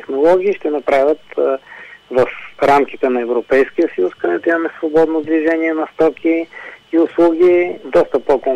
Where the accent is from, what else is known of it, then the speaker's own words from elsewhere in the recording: Blagoevgrad, Blagoevgrad Province, Bulgaria; born there; Аз случайно или не, но съм роден в Благоевград.